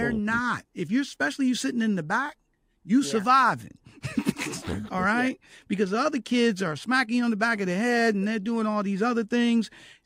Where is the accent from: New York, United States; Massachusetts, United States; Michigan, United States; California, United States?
Michigan, United States; Detroit; And I, you know, growing up in Detroit, I tell my daughters